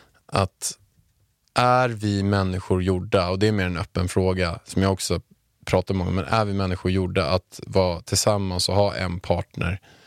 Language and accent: Swedish; Haninge, Stockholm County, Sweden; Och du vet ju att jag kommer från Haninge som du vet. Och jag är uppväxt några hundra meter från Beijer Bygg när det låg i Haninge förut.